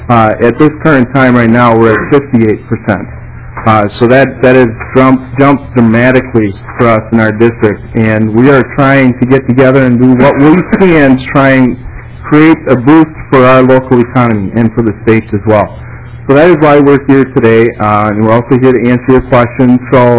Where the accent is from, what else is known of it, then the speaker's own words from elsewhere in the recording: Wisconsin, United States; I'm from Wisconsin originally.